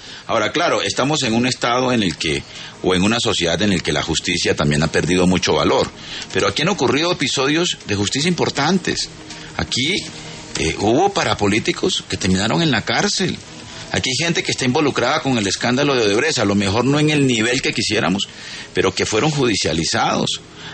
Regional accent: Caribbean Region, Colombia; Yo soy caribeño y por supuesto que me duele mucho esto por el Caribe.

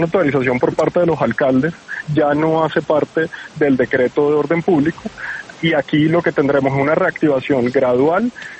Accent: Colombia; todas esas medidas de autoprotección que como colombianos cada uno debemos asumir

